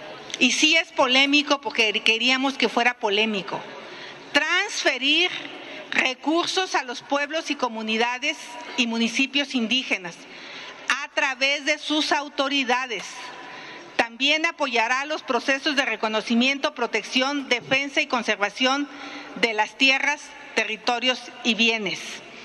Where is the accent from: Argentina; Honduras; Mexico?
Mexico; porque somos mexicanos y porque aquí viven nuestros hijos.